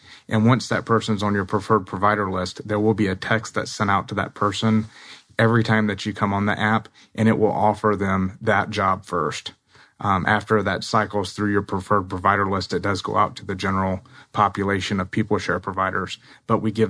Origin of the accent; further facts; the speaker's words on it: North Carolina, United States; I'm from North Carolina originally.